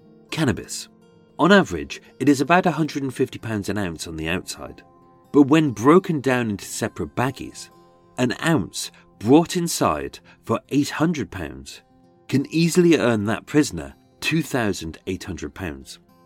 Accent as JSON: {"language": "English", "town": "Birmingham", "region": "West Midlands", "country": "United Kingdom", "accent": "Brummie", "said": "I shall perform this in my birth accent. As being a Brummie, I used to sound like Benny from Crossroads."}